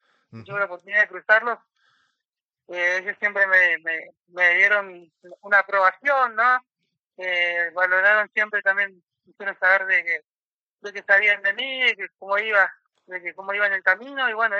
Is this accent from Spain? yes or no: no; Las Talitas, Tucumán, Argentina; born there; Sí, ahí nací, en Tucumán, como usted dice.